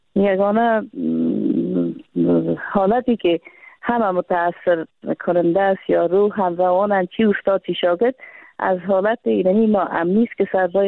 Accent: Afghanistan; من یک افغان هستم، یک زن افغان هستم

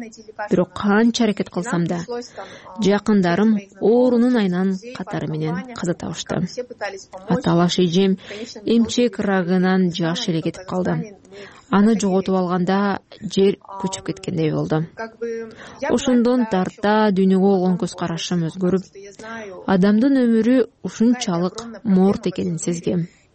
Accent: Myanfan, Chuy Region, Kyrgyzstan; Чуй областнун Мьянфан айылында туулгам. Ушул айылдагы жалгыз мектепте окугам.

